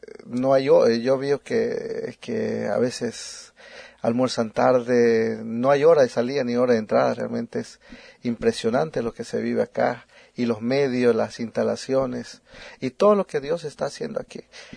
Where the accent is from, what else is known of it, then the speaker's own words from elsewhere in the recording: Bolivia; Y nosotros como bolivianos, como hermanos mayores